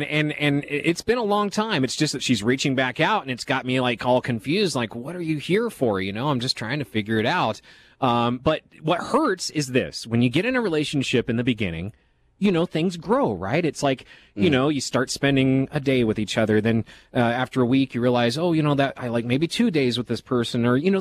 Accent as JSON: {"language": "English", "country": "United States", "said": "I am an American for sure."}